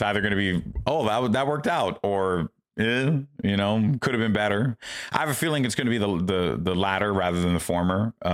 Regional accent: New York, United States; As a New Yorker who values and prides himself on a good dap up, that right there was a 10 out of 10.

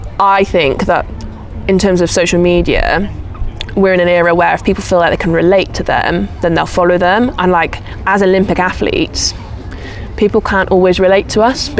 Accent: Wales, United Kingdom; We would say, oh yeah, we come from Wales, which is in Great Britain.

